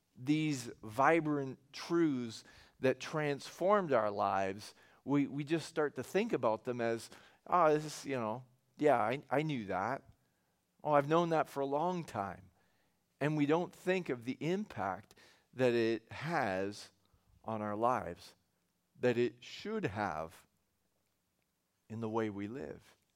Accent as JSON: {"language": "English", "country": "Canada", "said": "because we're Canadian, we all know hockey fundamentals."}